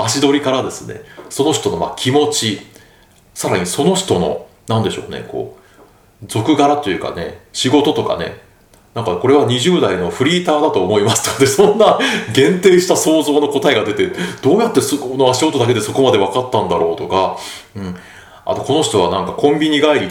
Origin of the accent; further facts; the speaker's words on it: Hiroshima, Japan; 僕は広島の出身なんですけど広島がどの地方か知ってますかって言うとね、中国地方とか言ってくれる子がいたりしてですね